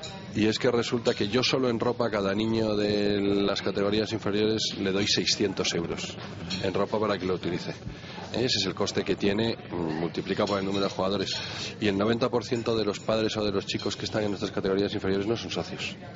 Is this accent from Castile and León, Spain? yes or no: yes; León, Castile and León, Spain; born there; nací en León y he venido tal, pero llevo 13 años